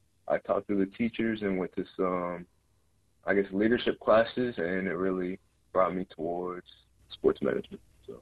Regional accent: Juneau, Alaska, United States; how it was growing up in Juneau

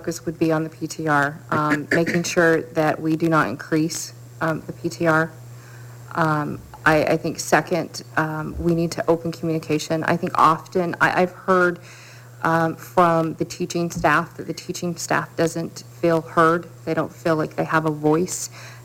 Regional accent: South Carolina, United States; also born or lived in Utah; I grew up in South Carolina. I lived in Utah for 18 years.

